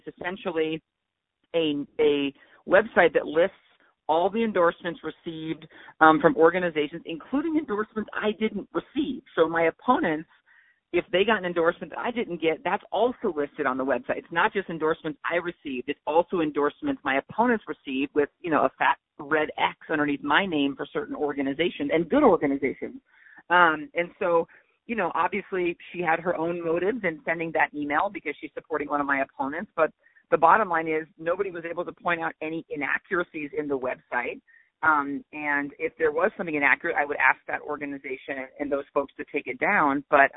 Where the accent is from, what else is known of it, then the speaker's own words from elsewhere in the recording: The Dalles, Oregon, United States; also born or lived in Dufur; I grew up in Duffer and the Dalles.